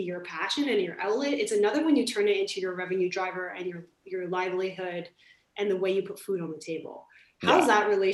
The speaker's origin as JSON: {"language": "English", "town": "Toronto", "region": "Ontario", "country": "Canada", "tie": "born or raised there", "said": "because I grew up in Toronto."}